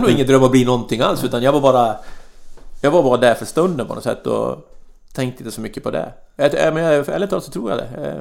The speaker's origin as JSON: {"language": "Swedish", "town": "Borlänge", "region": "Dalarna County", "country": "Sweden", "tie": "born or raised there", "said": "sen så i och för sig växte jag upp vid en bandy, men det var jättekomt, bandy var ju jätteliten i Borlänge."}